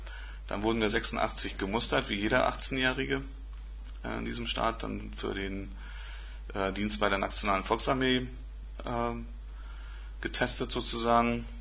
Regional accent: Mecklenburg-Vorpommern, Germany; nur als Mecklenburger habe ich dann gedacht

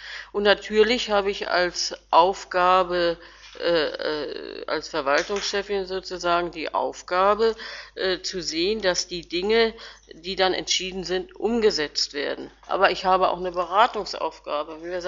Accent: Hamburg, Germany; born there; now in Rostock, Germany; obwohl ich ja gebürtige Hamburgerin bin, fremd

